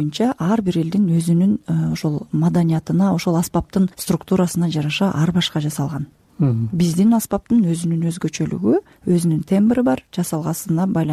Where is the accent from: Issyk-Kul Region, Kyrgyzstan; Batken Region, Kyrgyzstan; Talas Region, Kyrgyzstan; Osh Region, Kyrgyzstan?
Batken Region, Kyrgyzstan; Karabulak; Мен өзүм Баткен областынын Айгүлгүл өскөн Карабулак айылынын кызылым.